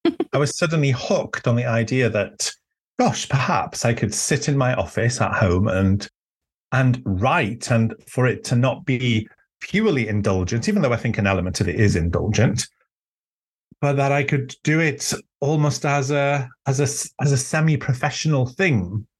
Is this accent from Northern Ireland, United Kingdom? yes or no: no; Wales, United Kingdom; English is a second language; And my initial response was, "Well, no, I'm Welsh." And I was like, "I can't write a book in English. Are you mad?"